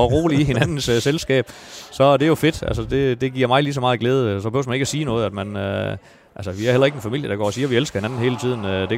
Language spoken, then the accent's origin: Danish; Haverslev, North Denmark Region, Denmark; now in Holstebro, Denmark; Så jeg har boet herovre i Holstebro nu i 17-18 år, men jeg er nordjyde. Altså jeg har stået som dreng på Aalborg Stadion, Himmerlænding fra Haverslev. 40 km syd for Aalborg, så jeg er nordjyde i hjertet der.